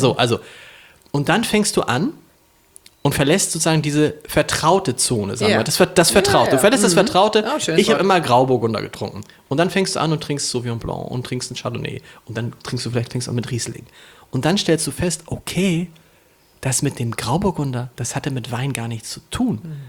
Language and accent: German; Harburg, Hamburg, Germany; Ich komme aus Harburg.